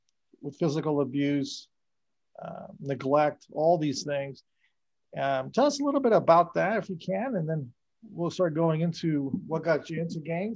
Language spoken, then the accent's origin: English; Panorama City, California, United States; I was born in 71 and I grew up in Panorama City.